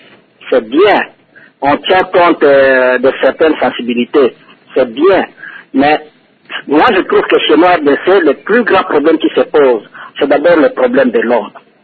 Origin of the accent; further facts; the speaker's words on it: DR Congo; chez nous en RDC